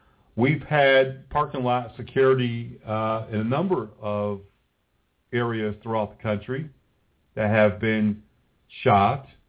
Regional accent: New England, United States; I'm from New England. You know, New Yorkers and New Englanders, we're pretty forward.

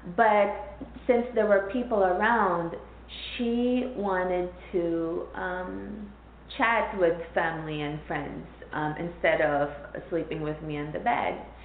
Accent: Philippines; I grew up in the Philippines without my mom and without my stepdad and without my biological father. My grandparents raised me and my youngest aunt raised me.

